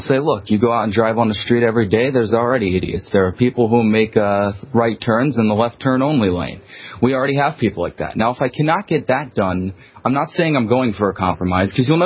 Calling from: Ohio, United States; I'm calling from Ohio.

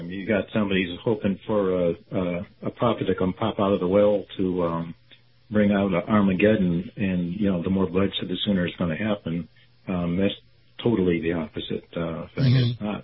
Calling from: Clearwater, Florida, United States; in Clearwater.

